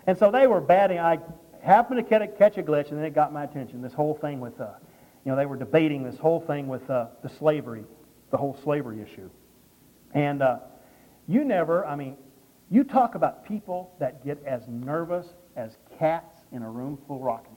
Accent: the South, United States; most of you may have probably already figured out that I'm from the South.

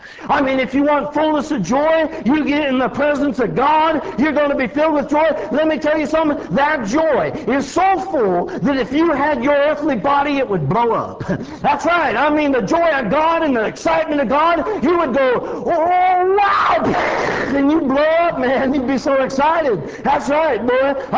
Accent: California, United States; Now, you got to understand, I grew up in California.

